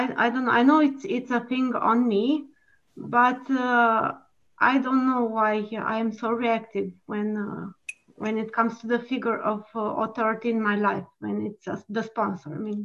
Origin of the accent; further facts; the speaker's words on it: Romania; English is a second language; from Romania, adult child.